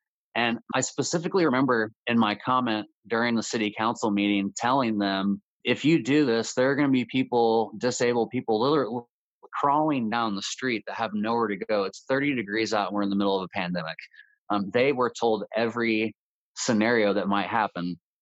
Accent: Bloomington, United States; And I'm sorry, I'm from Bloomington. It's a small enough town

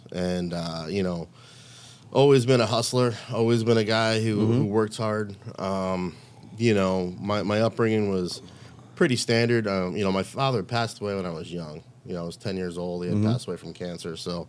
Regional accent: Long Island, New York, United States; You know, growing up on Long Island, you don't have too many college teams.

